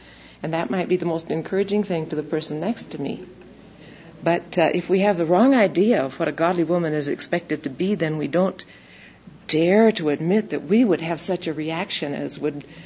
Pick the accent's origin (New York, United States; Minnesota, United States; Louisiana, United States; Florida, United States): Minnesota, United States; also born or lived in Iowa; I was born in Iowa and grew up in southern Minnesota, and my folks still live in Minneapolis, and it was there that I met my husband, and it just seems like home in many ways.